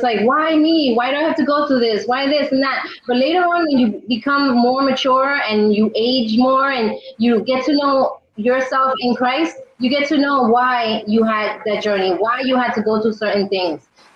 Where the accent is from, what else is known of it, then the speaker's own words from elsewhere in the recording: New York City, New York, United States; also born or lived in New Jersey; I'm also from New York City. New York City in the house. born and raised in Queens, New York, and then later on moved to Jersey for like 13 years to finish raising my kids over there.